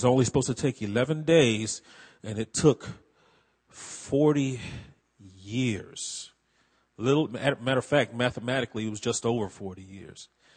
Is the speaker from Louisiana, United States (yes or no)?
yes; New Orleans, Louisiana, United States; And I'm from New Orleans, so it's not hard for me to say, yes, I'm going to New Orleans, you know.